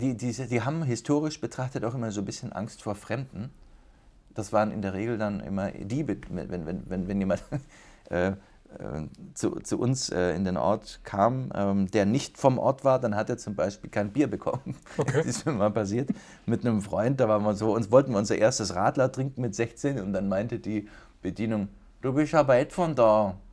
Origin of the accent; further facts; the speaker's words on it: Baden-Württemberg, Germany; meine Mutter wohnt immer noch auf der Schwäbischen Alb, wo ich herkomme.